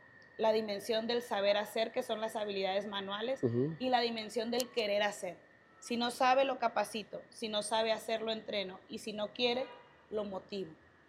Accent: Sinaloa, Mexico; Mira, yo soy de Sinaloa

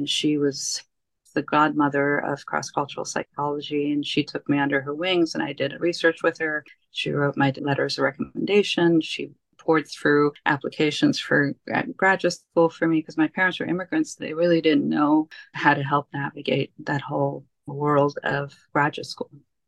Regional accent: Silver Spring, Maryland, United States; And growing up in Silver Spring and being exposed to Washington, D.C. culture and Smithsonian's and Howard University and HBCUs

